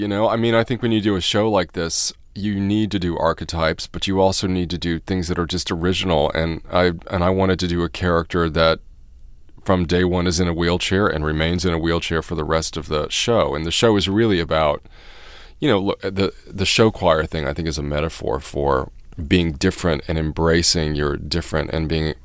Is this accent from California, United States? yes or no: no; Indianapolis, Indiana, United States; I grew up in Indianapolis, Indiana, but I thought that I was on Broadway.